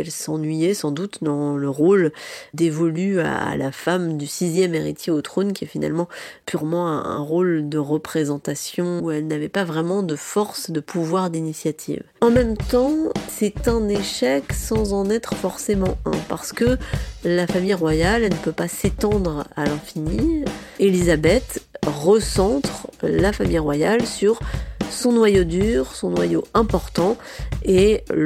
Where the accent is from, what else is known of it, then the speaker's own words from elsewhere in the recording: France; moi je pense qu'en tant que Française